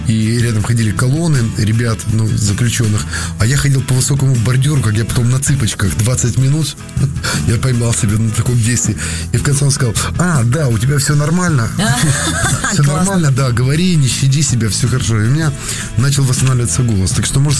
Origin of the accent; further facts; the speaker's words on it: Eastern Ukraine, Ukraine; Ну, я украинец, советский украинец, и я такой восточный украинец, который жил долго на западной Украине.